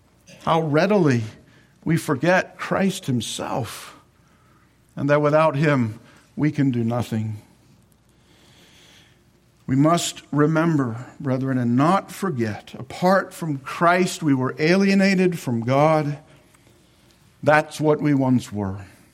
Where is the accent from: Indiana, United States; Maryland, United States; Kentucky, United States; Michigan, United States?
Maryland, United States; Baltimore; I grew up in Baltimore, okay?